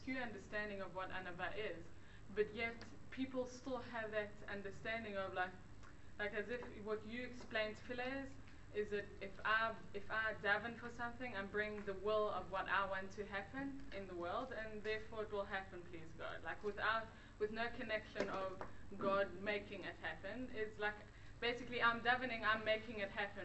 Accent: Israel; at least growing up in Israel, I grew up in Israel

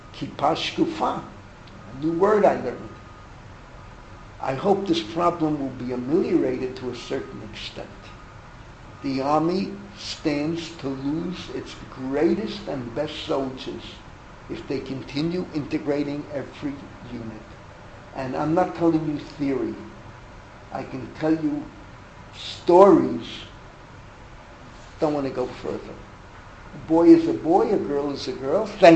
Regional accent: New York City, New York, United States; I grew up in the Bronx, outside the church.

